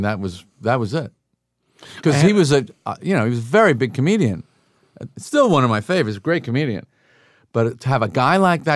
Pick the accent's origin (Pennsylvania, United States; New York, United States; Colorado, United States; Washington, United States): New York, United States; I really love Mad Men because that was my dream growing up on Long Island, was to get a Samsonite briefcase, go on the Long Island Railroad.